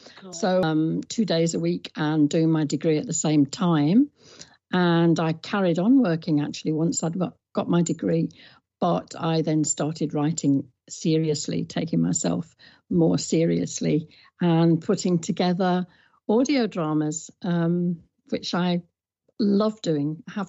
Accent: Yorkshire and the Humber, United Kingdom; also born or lived in Birmingham; I was born in Birmingham and moved to Yorkshire.

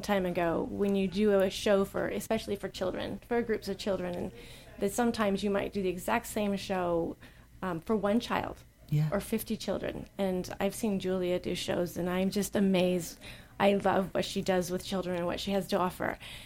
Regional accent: California, United States; also born or lived in Toledo, United States; I would say native Californian, except that I was born in Toledo, Ohio.

